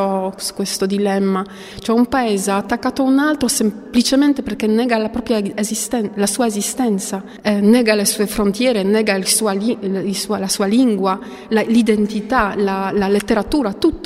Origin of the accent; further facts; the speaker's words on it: Poland; perché Ucraina è un paese libero, e sta difendendo anche la Polonia, il mio paese, sta difendendo anche le Repubbliche Baltiche, sta difendendo anche l'Europa.